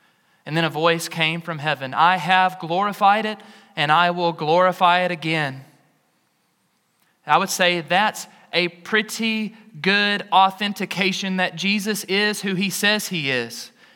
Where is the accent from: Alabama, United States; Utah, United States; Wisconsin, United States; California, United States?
Alabama, United States; Greensboro; I'm from Greensboro, Alabama, and I grew up on a dairy farm.